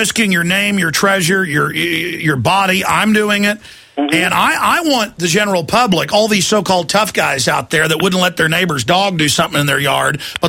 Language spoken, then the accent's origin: English; United States; I mean, our economy is falling apart. I'm an American. I'm a patriot. So are you.